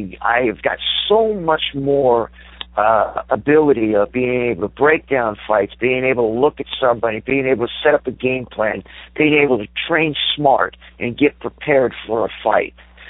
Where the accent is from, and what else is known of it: Susanville, California, United States; born or raised there